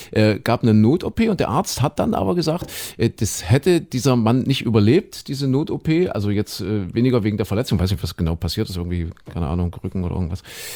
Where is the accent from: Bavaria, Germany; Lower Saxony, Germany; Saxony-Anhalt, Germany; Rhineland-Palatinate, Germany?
Saxony-Anhalt, Germany; da wo ich aufgewachsen bin, Sachsen-Anhalt, habe ich in der Jugendmannschaft gespielt bei Dynamo Köthen-Porst